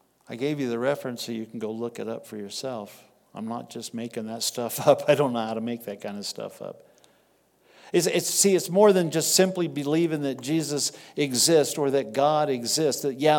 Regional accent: Texas, United States; I grew up in Texas. I was saved in San Diego, California.

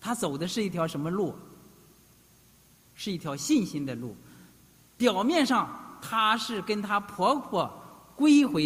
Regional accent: Shandong, China; 我的老家是山东农村的

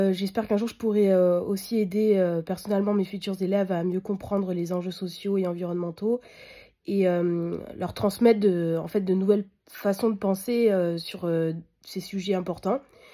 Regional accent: France; et je viens de France.

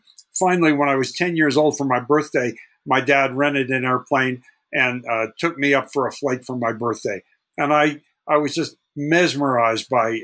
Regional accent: Wilmington, Delaware, United States; And in fact, there's only one city in the entire state, and that's Wilmington. So I grew up in Wilmington, Delaware.

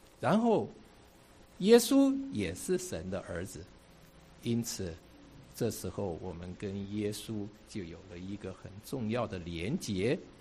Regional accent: China; 其实我们中国人我讲我们世界上很多人都明白这一点啊。我们中国我们也说哈

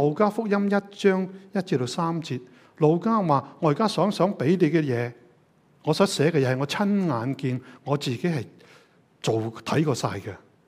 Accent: China; 我中国人

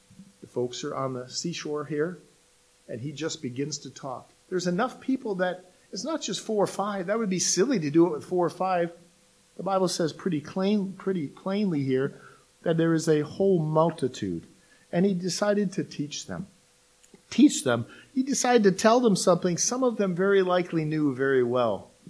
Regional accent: Wisconsin, United States; I'm originally from Wisconsin. My wife is from Michigan. Both states have a lot of farming going on.

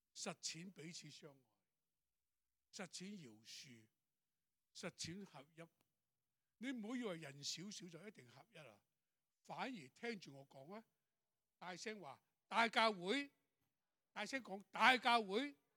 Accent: Shanghai, China; 因为我这种是海派，即是我上海人来的，很阔的

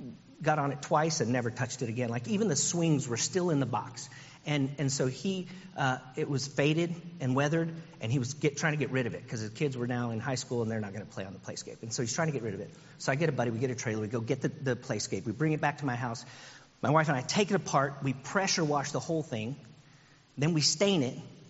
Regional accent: Texas, United States; Because I'm from Texas. And I moved here about 2 years ago.

